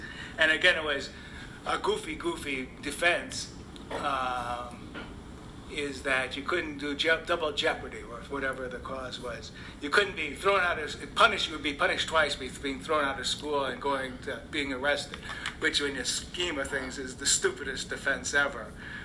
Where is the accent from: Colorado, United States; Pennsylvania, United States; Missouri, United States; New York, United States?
New York, United States; less rigorous and less coherent than what I was used to growing up in New York, which is highly focused, very disciplined, very religiously oriented.